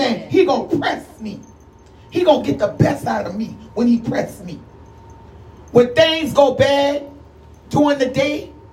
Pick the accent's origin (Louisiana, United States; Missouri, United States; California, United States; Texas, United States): Louisiana, United States; New Orleans; I'm from the old school. I'm from New Orleans.